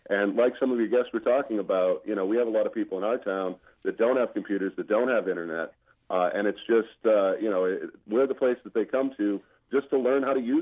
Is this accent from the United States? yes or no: yes; Grafton, New Hampshire, United States; I'm from Grafton. I'm the chairman of the Board of Library Trustees here in Grafton.